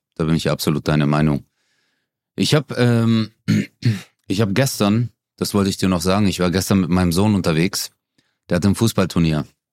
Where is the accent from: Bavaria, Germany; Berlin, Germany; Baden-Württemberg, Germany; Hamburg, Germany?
Baden-Württemberg, Germany; Zazenhausen; Ja, weil ich bin dort geboren und aufgewachsen in Zatzenhausen.